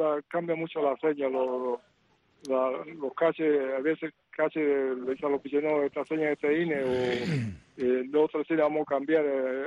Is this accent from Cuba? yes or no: yes; Cuba; moved away as an adult; Entonces Napoleón Heredia me ayudó para renovar mi contrato, y me renovó para el año 62, que fue cuando salí yo de Cuba, en 1962.